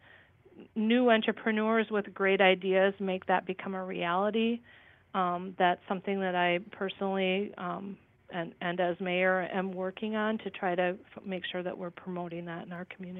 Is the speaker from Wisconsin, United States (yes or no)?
yes; Onalaska, Wisconsin, United States; I grew up in Onalaska. I'm a hometown girl. I've lived here my whole life, basically.